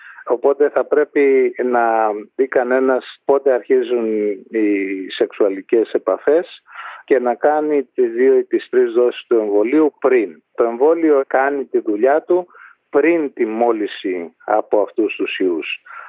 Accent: Greece; moved away; Δεν είμαι εξαίρεση από τους Έλληνες που είναι έξω από τον ελλαδικό χώρο.

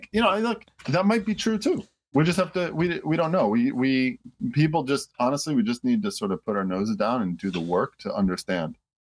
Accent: Detroit, Michigan, United States; because we grew up in Detroit, so we used to get CBC

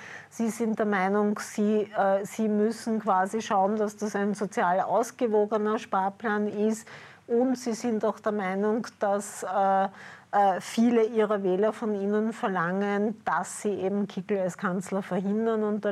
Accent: Vienna, Austria; ich wohne nun mal in Wien und ich bin Wienerin

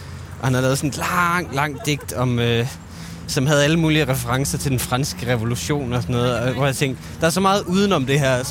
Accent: North Denmark Region, Denmark; Jeg voksede op i Nordjylland, i en meget, meget lille by. Eller uden for en meget, meget lille by.

